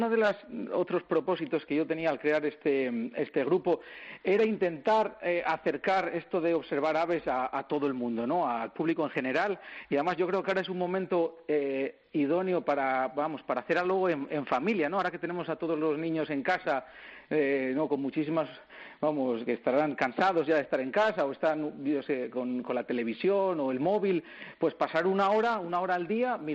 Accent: Salinas, Asturias, Spain; yo, por suerte, vivo en este sitio desde que nací, en Salinas

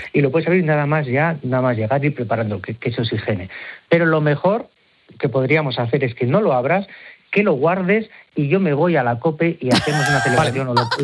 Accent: Medina de Pomar, Castile and León, Spain; yo ahora mismo acabo de llegar a Mena de Pomar, a mi pueblo de Burgos

